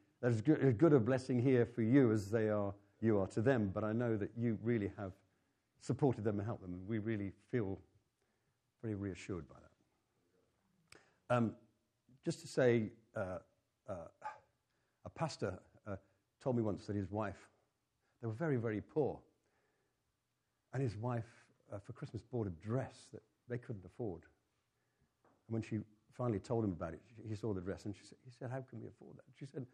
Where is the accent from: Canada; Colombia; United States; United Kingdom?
United Kingdom; England; We're a family from England. We don't really have anything special to say about us other than the fact that we love Jesus and we follow him dearly.